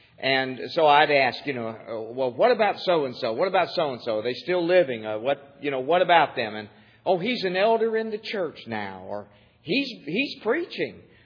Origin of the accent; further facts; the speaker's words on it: Canton, Ohio, United States; some places that we grew up here in Ohio, Canton, Ohio, mainly in that particular area